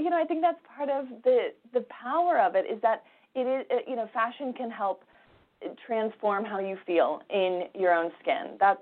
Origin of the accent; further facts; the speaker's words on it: Midwest, United States; You know, I grew up in the Midwest and did not think I would have anything to do with fashion, felt like it was a whole other world.